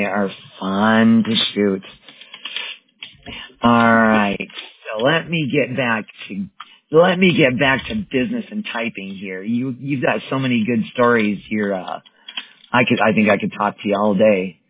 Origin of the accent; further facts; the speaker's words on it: Wisconsin, United States; now in Colorado, United States; I'm in Colorado, originally from Wisconsin.